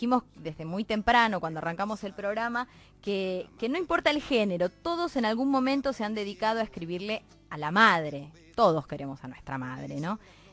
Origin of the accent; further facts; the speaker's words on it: Berisso, Buenos Aires Province, Argentina; Yo soy de Berisso